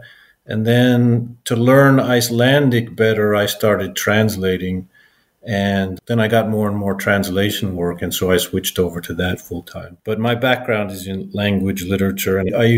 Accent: Colorado, United States; also born or lived in St. Louis, Missouri; originally I was born in St. Louis, Missouri, but I grew up in Colorado, did all my schooling in Colorado

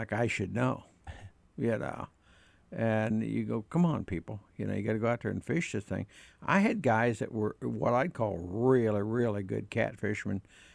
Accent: Missouri, United States; Yeah, I'm from Missouri. You got to show me.

